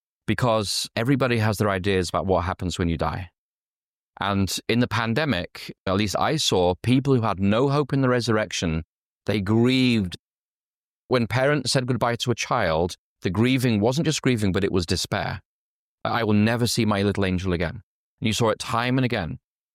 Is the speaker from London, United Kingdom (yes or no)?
no; Yorkshire and the Humber, United Kingdom; I was raised in Yorkshire, and people in Yorkshire speak with a certain accent, yes?